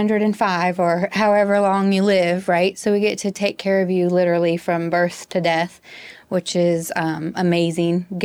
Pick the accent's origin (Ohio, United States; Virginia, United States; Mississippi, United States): Virginia, United States; also born or lived in Texas; Yeah, I'm from Virginia. I was born in Texas, but raised in Virginia my whole life. And then I went to medical school and undergrad in Virginia.